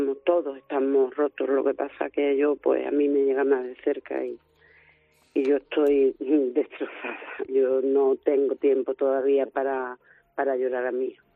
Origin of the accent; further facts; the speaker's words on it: Cádiz, Andalusia, Spain; yo soy de Cádiz y vivo en Cádiz y sé lo que se cuece aquí, igual que todos los gaditanos lo sabemos.